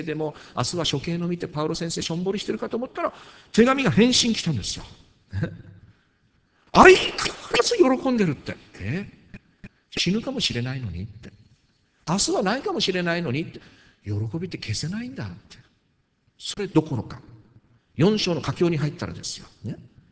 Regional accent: Tohoku, Japan; 皆さん、私は東北ですからね

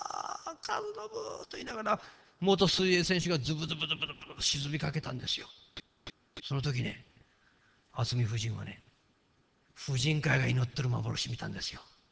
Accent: Kyushu, Japan; なんか九州、よう会ってたんです、私、九州人。

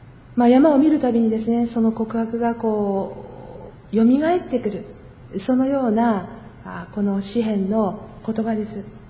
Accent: Isehara, Kanagawa, Japan; 私が生まれ育ったこの神奈川県伊佐原市は、西側に丹沢連峰、そしてその一角の大山、大山、同じ字を書くんですが、大山が西側にそびえ立っているんですね。それを見ながら子供の頃育ちました。

